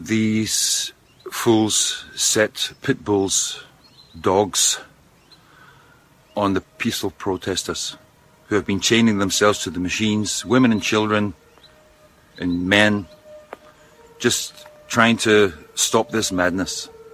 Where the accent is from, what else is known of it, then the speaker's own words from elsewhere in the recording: Scotland, United Kingdom; now in Germany; I'm a Scotsman and I live here in southern Germany.